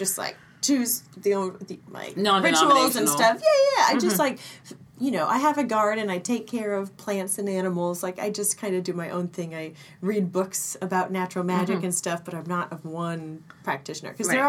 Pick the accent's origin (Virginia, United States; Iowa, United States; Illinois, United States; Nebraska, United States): Nebraska, United States; It's about my childhood growing up in Nebraska in this, like, small town that was supposedly, like, super quaint and nice